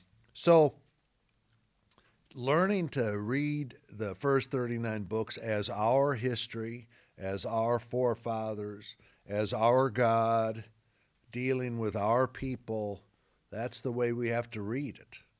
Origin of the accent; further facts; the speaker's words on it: United States; My ethnic history is I'm an American with roots in Germany. I'm a Gentile.